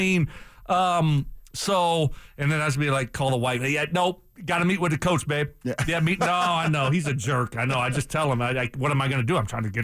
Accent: Louisiana, United States; So I thought, because I came from Louisiana Lavi, we had nothing, right? Nothing.

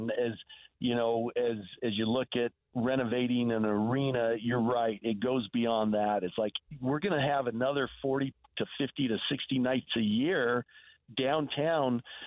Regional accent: Salt Lake City, Utah, United States; I was born in Salt Lake. I still live in, and when I say Salt Lake, I mean actual Salt Lake City. And I still live in Salt Lake City

